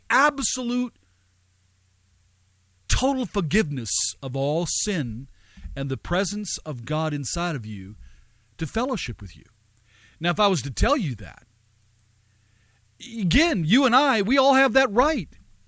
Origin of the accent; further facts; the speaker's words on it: United States; As an American, I oppose the mosque being planted there as a massive insensitivity.